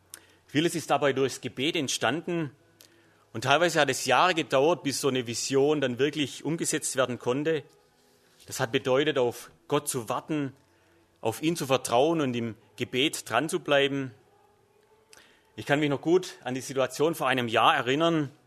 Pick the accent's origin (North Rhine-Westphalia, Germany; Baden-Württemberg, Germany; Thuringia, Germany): Baden-Württemberg, Germany; Mosbach; ich komme aus Mosbach